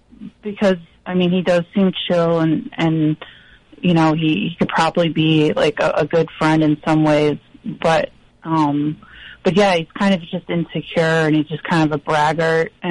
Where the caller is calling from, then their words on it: Cape Cod, Massachusetts, United States; The region of Cape Cod.